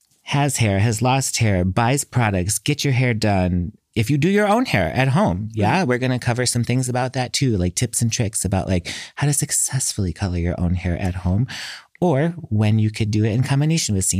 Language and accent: English; Midwest, United States; I come from the Midwest part of the United States.